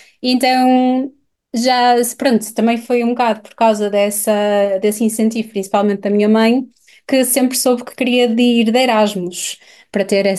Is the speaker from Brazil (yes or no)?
no; Porto, Norte, Portugal; also born or lived in Norway; eu sou portuguesa norueguesa, mas sempre. Pronto, cresci em Portugal, no Porto